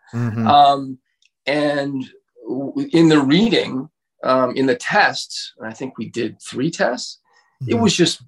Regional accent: Santa Monica, California, United States; also born or lived in Venice; I grew up in Santa Monica and Venice

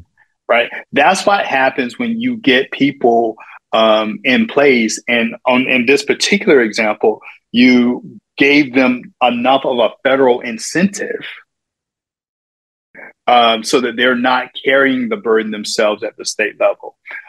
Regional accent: North Carolina, United States; I look at a state like North Carolina, and finally, my home state

